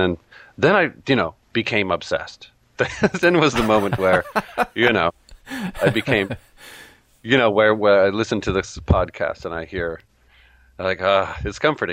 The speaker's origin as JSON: {"language": "English", "town": "Portland", "region": "Oregon", "country": "United States", "tie": "born or raised there", "said": "And there was a neat store in downtown Portland where I was at the time, where I grew up in Portland, Oregon."}